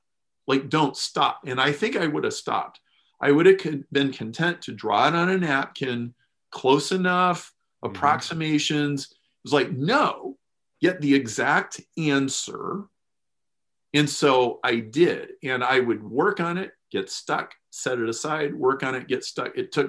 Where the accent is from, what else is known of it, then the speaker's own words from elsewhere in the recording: Lincoln, Nebraska, United States; I grew up in Lincoln, Nebraska. Lincoln is a Nebraska. It's a very like egalitarian place. It's a more religious place than average. It's very conservative.